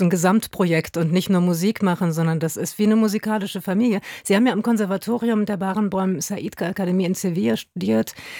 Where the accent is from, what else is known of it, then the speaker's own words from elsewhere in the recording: Berlin, Germany; Schön, höre ich gerne als Berlinerin.